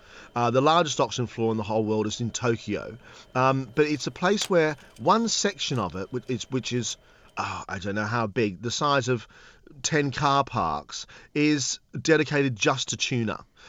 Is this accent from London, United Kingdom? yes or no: yes; London, United Kingdom; I think as Londoners and as English people, as Poms, there's a bit to be learned from